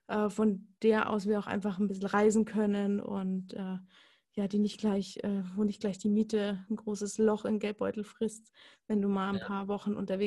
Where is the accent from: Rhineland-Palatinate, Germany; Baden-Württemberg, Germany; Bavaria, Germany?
Bavaria, Germany; Also ich bin ja eigentlich im Allgäu geboren und habe das als Kind gehasst, in die Berge zu gehen.